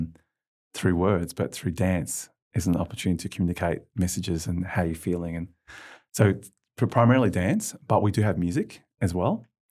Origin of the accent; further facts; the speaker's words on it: Geelong, Victoria, Australia; I grew up in Geelong as a young child. And there was back in those days, it was an industrial town